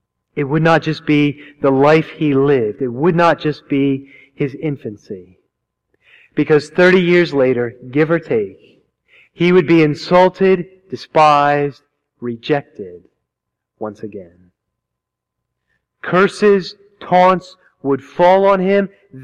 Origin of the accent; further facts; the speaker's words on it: Pennsylvania, United States; I don't buy any of it. I'm from Fulton County. What can I say?